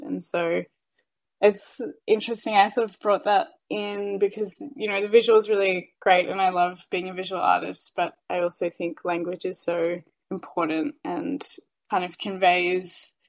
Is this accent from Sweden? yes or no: no; Victoria, Australia; now in Melbourne, Australia; I'm a proud Pitta Pitta woman, but born and raised on Wadawurrung country on the Surf Coast. I'm currently living on Wurundjeri country in Melbourne. So sort of always been based down on Kulin land in Victoria, but my mob are from central Queensland, central West Queensland.